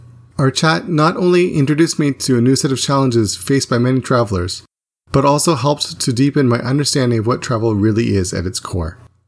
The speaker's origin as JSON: {"language": "English", "country": "Canada", "tie": "born or raised there", "said": "I grew up in Canada and I can't drive myself. So, you know, I lived actually on a farm."}